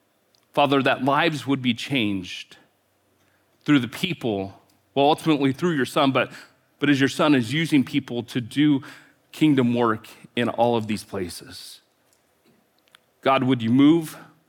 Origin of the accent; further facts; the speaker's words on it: Gresham, Oregon, United States; So I'm from Gresham, Oregon, so just on the east side of Portland.